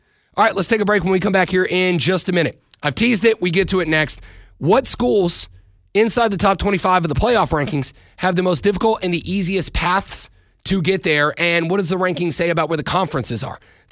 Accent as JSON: {"language": "English", "town": "New Orleans", "region": "Louisiana", "country": "United States", "lives_now": "South Carolina, United States", "said": "I am from Louisiana. I have great pride in being from Louisiana, being a New Orleans kid."}